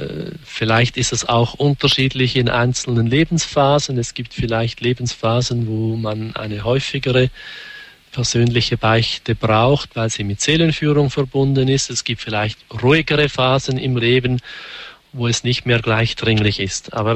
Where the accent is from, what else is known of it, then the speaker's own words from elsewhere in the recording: Switzerland; Zum Beispiel bei uns in der Schweiz ist das Freitagsgebot so modifiziert